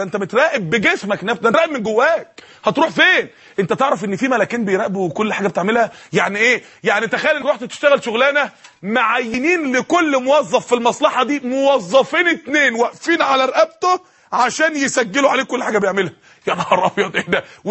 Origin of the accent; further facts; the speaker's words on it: Egypt; يعني ايام ما كانت عندنا في مصر البنتاجون طلعت